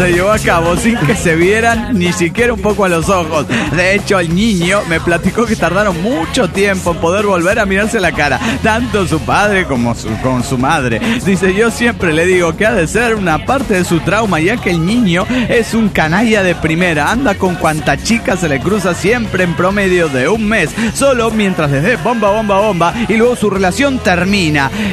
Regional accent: Morelia, Michoacán, Mexico; de Morelia, Michoacán.

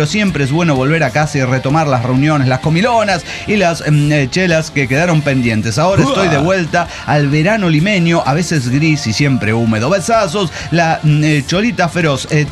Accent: Colombia; porque como buena colombiana me siento muy orgullosa de cantar el segundo himno más hermoso del mundo

